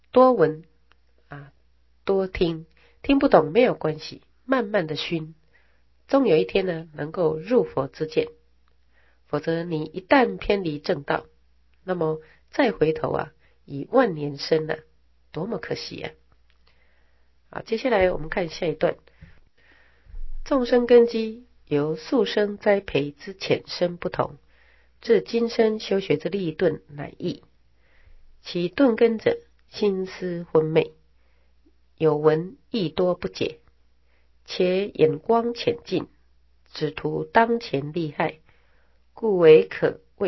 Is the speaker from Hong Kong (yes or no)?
no; Taiwan; 因为我们台湾人的根性啊就是喜欢速成的啊